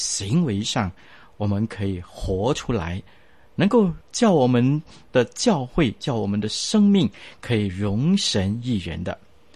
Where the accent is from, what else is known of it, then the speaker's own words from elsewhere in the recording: China; 我们中国人呢就不同了